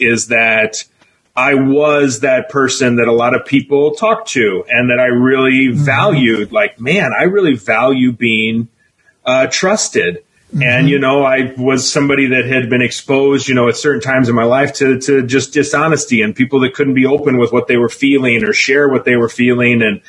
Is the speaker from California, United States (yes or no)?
no; Illinois, United States; So I'm from Southern Illinois. I'm about 15 minutes outside of downtown St. Louis.